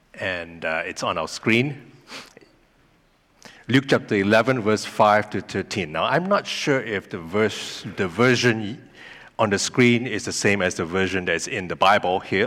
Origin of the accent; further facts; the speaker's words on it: Malaysia; now in Canada; I was born and raised in Malaysia. It's a country in Southeast Asia. And before I came to Canada, and when I was a young Christian teenager, back in Malaysia